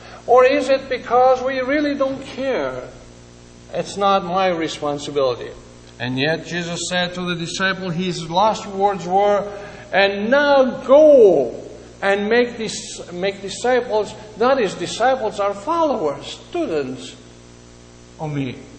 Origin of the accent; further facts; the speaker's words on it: Canada; And I said, well, I come from Canada, and I have some good news.